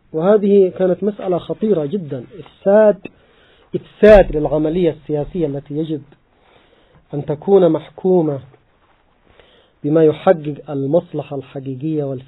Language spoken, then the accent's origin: Arabic; Yemen; حتى مثلا عندنا في اليمن سعوا إلى هذا